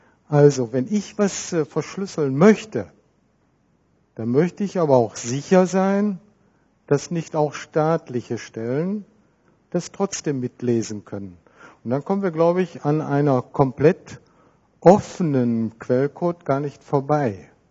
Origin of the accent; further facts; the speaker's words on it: Bavaria, Germany; ich höre mich zwar nicht an wie ein Bayer, aber ich komme aus Bayern